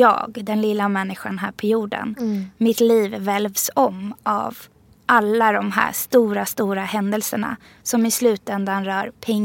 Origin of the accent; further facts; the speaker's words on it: Upplands Väsby, Stockholm County, Sweden; jag vet inte heller hur man beter sig i Upplands Väsby där jag växte upp.